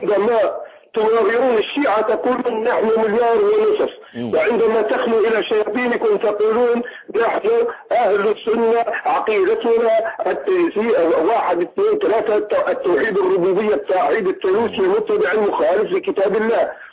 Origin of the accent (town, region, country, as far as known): Libya